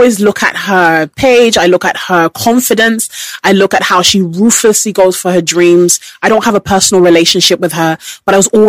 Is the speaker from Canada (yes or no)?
no; United Kingdom; As a British person, tea is more premium than champagne.